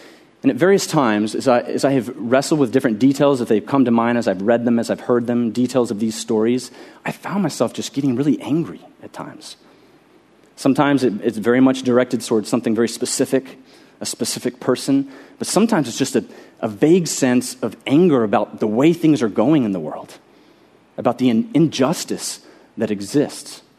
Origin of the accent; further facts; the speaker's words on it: Austin, Texas, United States; I grew up here in Austin and just minutes away from Lake Travis